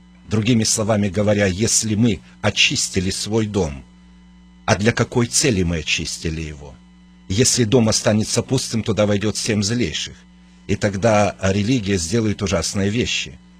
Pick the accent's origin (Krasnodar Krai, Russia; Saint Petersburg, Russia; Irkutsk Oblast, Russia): Irkutsk Oblast, Russia; Irkutsk; born there; Ну, вообще-то я родился в городе Иркутск, Сибирь.